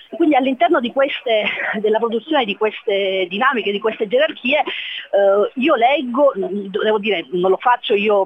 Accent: Calabria, Italy; lo dico da calabrese

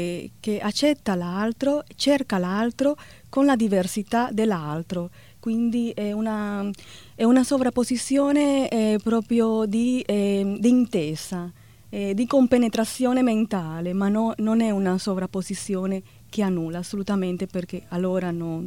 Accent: Cuba; Italian is a second language; now in Italy; Italia è un paese che mi ha accolta, invece Cuba è il paese che mi ha visto nascere.

